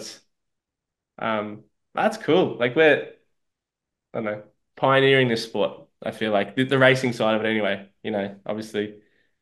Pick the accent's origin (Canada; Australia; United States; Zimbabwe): Australia; Sydney, New South Wales; there's also a race in Sydney, my hometown, called the 20 Beaches